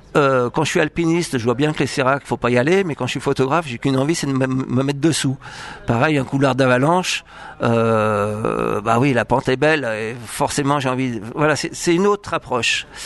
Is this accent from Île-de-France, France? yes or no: yes; Bondy, Île-de-France, France; Alors, parisien, j'aurais préféré, j'étais de Bondy, du 9-3, dans une cité qui était pas top.